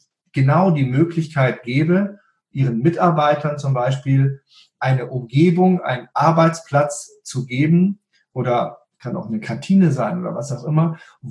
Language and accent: German; Paris, Île-de-France, France; now in Germany; Ich bin aufgewachsen in Paris, das betrachte ich auch bis heute als meine Heimat. In Deutschland habe ich mich dann mit 27 Jahren selbstständig gemacht